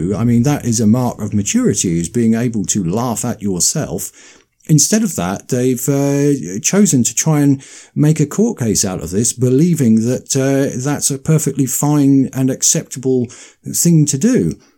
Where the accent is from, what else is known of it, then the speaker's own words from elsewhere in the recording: United Kingdom; it goes right against everything that people understand as being British, because we've always had a tradition of humour.